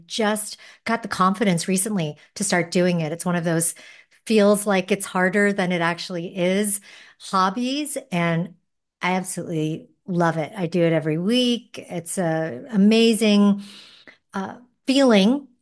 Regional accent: New Hampshire, United States; I grew up in New Hampshire, so small town nature is I'm used to that.

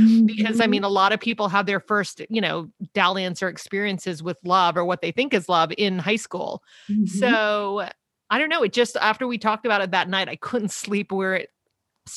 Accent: Tennessee, United States; also born or lived in New York; So I grew up in Tennessee, actually. And so I always lived in small towns. So when I went to NYU for college, I was 18 when I arrived in New York.

